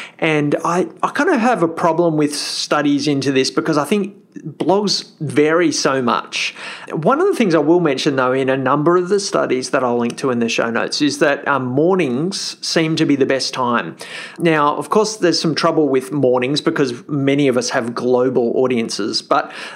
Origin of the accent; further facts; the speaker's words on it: Australia; I'm an Aussie.